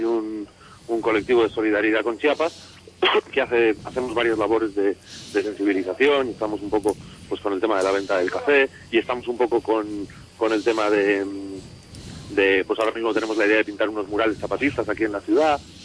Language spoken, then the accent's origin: Spanish; Bilbao, Basque Country, Spain; Yo he estado varios años viviendo allí en México y tal. Y bueno, tengo también un programa en una radio libre en Bilbao, que yo soy de Bilbao.